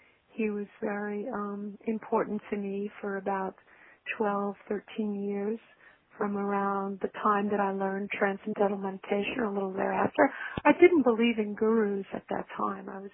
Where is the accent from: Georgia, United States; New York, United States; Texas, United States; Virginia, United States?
New York, United States; New York City; when I was a small child, I grew up in New York City, in Brooklyn, New York City. And I was born into a Jewish family there, a rather poor Jewish family, actually.